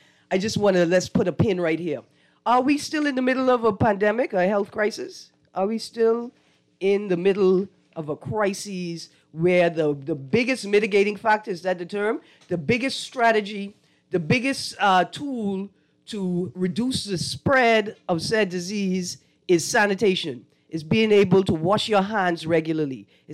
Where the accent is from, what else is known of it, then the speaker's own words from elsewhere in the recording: New Providence, Bahamas; I'm from New Providence. I grew up in Montague Harbor.